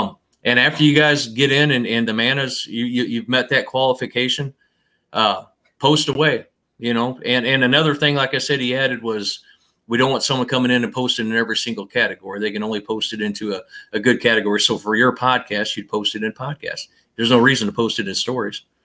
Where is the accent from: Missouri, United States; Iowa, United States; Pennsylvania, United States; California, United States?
Missouri, United States; St. Louis; we're two guys from the St. Louis area, right?